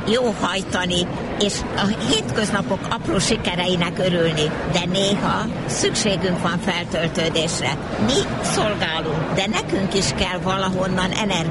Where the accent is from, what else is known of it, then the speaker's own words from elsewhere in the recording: New York, United States; Én New Yorkból vagyok